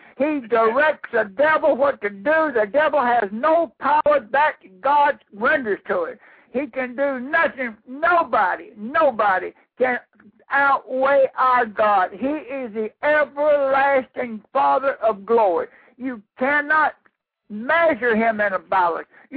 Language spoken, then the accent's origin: English; Wade, Mississippi, United States; from South Mississippi, a little town called Wade.